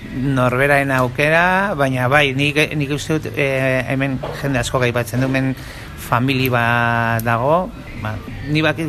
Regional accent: San Sebastián, Basque Country, Spain; nik 17 urte dara mazkidala hemen, baina ni jatorriz grosekoa naiz, groseroa, esaten dugun bezala.

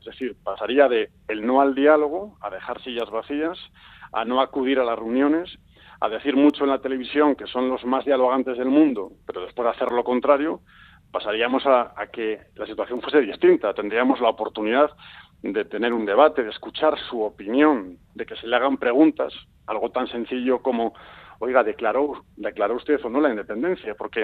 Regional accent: Basque Country, Spain; yo me alegro como vasco profundamente de ello

